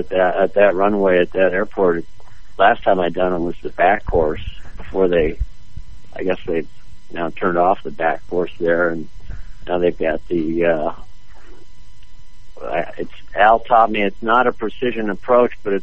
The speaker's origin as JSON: {"language": "English", "town": "Portage", "region": "Michigan", "country": "United States", "tie": "born or raised there", "also_born_or_lived": "Kalamazoo", "said": "I grew up in Kalamazoo, Portage, Michigan, and I took my first aviation course of any kind as a junior in high school."}